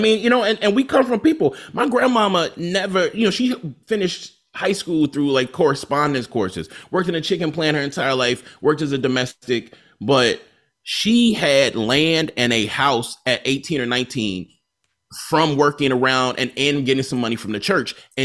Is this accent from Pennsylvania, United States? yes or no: no; Jackson, Mississippi, United States; born there; I love that, like, I was born in Jackson.